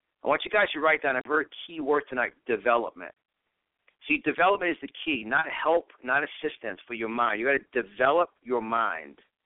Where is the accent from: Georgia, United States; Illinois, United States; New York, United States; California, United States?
New York, United States; I was born and raised in New York.